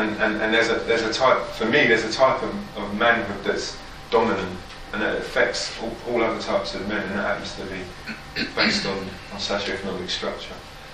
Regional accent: London, United Kingdom; I'm standing here, I'm from London

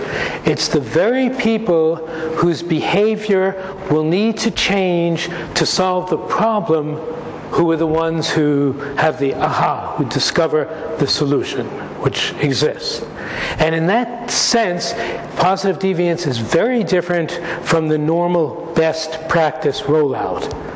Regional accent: United States; In the States, where I come from, in case you didn't tell from my accent

